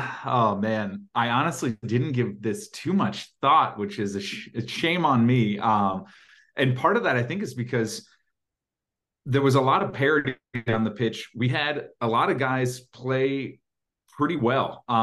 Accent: United States; it might just speak to how difficult it used to be as an American to watch the Bundesliga.

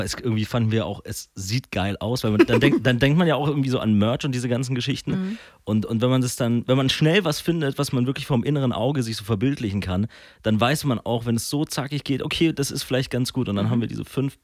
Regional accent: Munich, Bavaria, Germany; Wir sind alle in München aufgewachsen und wir lieben diese Stadt einfach über alles.

